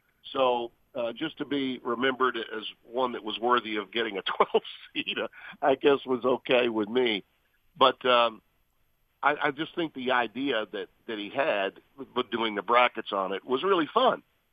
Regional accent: the South, United States; I married a Southern girl from my hometown, and geez, it was as happy as I was to work there. For us, it was just miserable not living in the South.

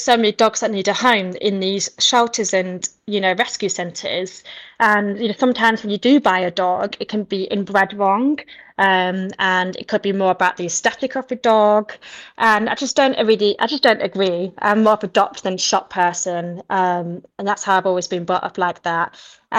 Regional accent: Yorkshire and the Humber, United Kingdom; now in Hertfordshire, United Kingdom; I'm from Yorkshire and now I live in Hertfordshire.

